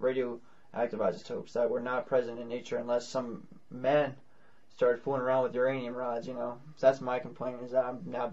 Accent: Commack, New York, United States; I'm from Commack, Long Island, but about, like, just under an hour away from New York City.

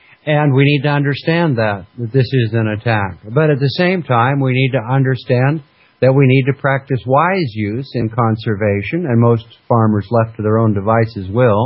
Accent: Fairbanks, Alaska, United States; You know, when I grew up in Fairbanks, Alaska, in the outskirts of Fairbanks, Alaska, and we lived at the end of a gravel road

